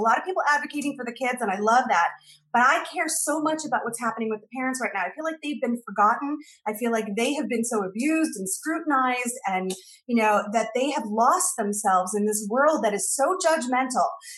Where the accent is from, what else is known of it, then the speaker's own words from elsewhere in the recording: Phoenix, Arizona, United States; Even when I was growing up, there was, I grew up in Phoenix, but there was a Jewish community